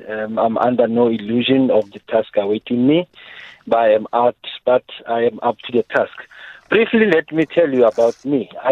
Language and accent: English; Tshwane, Gauteng, South Africa; So Tshwane is my home. I was born and bred in Tshwane and educated in Tshwane. I hail from the north part of Tshwane, which is Winterveld, and schooled in Mabopane, which is the north of Pretoria.